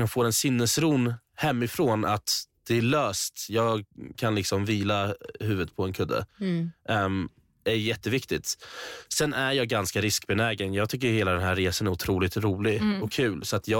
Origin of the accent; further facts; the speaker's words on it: Iran; Men jag tror att många som är iranier kan hålla med mig om den här pressen hemifrån